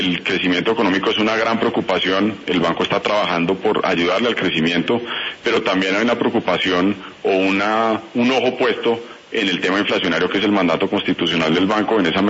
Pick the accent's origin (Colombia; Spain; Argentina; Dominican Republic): Colombia; yo como colombiano, como individuo